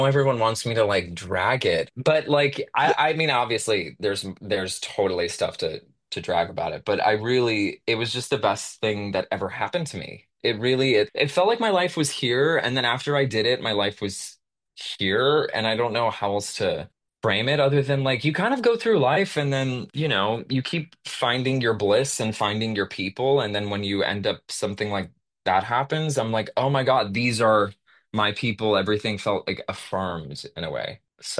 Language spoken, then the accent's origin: English; San Jose, California, United States; also born or lived in Boston; I was born in Boston and my extended family is all there, but I grew up mostly near like San Jose, like Bay Area, San